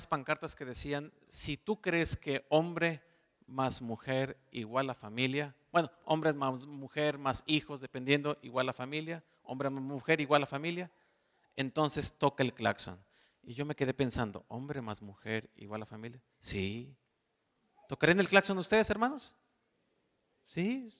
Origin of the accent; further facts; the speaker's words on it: Guadalajara, Jalisco, Mexico; En la casa, en Guadalajara, que de paso también soy de Guadalajara, ahí nací